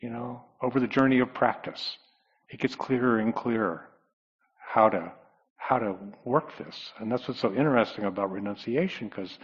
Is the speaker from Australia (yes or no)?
no; Connecticut, United States; I grew up around sailboats on Long Island Sound in Connecticut Shore. So I grew up sailing a lot